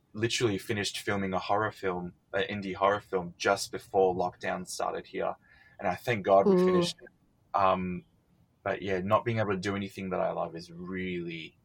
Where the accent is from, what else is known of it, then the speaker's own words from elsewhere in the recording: Australia; this is why I half resent growing up in Australia